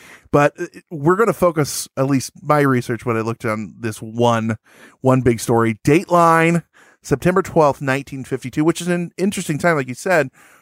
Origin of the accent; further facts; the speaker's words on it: Chicago, Illinois, United States; accent: Chicago; Now, if I'm supposed to do my right accent, my Chicago accent, be like, oh, hey, because that's my accent.